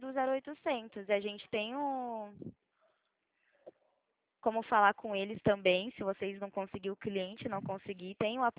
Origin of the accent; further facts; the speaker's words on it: Limeira, São Paulo, Brazil; Eu sou do estado de São Paulo, da cidade de Limeira.